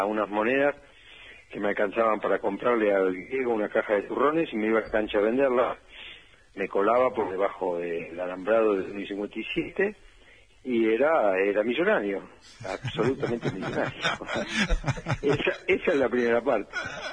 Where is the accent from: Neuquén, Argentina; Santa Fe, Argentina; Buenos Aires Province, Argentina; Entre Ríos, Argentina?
Buenos Aires Province, Argentina; La Plata; yo soy platense, vamos a seguir porque nací en una panadería de la calle de Roca, entre 42 y 43.